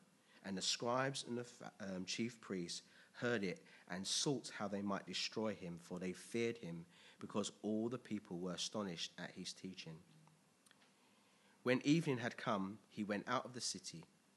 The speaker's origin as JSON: {"language": "English", "region": "England", "country": "United Kingdom", "said": "It's American, it was dollars, but we're English, right?"}